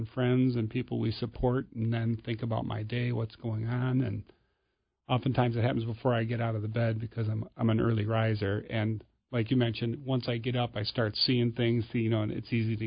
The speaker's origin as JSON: {"language": "English", "region": "Wisconsin", "country": "United States", "said": "I'm from America's Dairyland, so I had to make a plug there."}